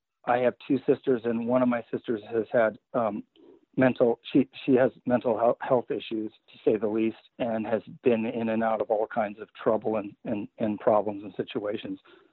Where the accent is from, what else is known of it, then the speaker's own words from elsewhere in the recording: Michigan, United States; Well, I grew up in Michigan, so it's the Great Lakes State, so I had lakes all around me.